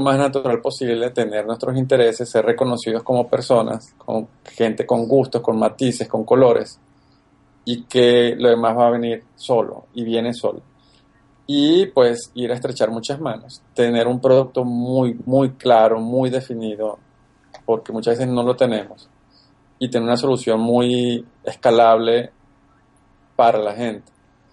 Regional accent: Caracas, Capital District, Venezuela; also born or lived in Medellín, Colombia / Bogotá, Colombia; now in United States; Soy un colombo venezolano, nací en Medellín, me crié en Caracas, luego viví 8 años en Bogotá, ahora vivo en Estados Unidos.

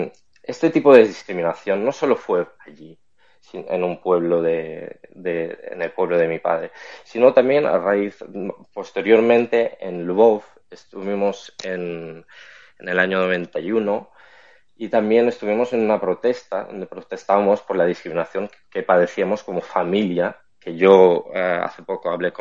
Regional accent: Ukraine; Yo desde mi punto de vista, como ucraniano

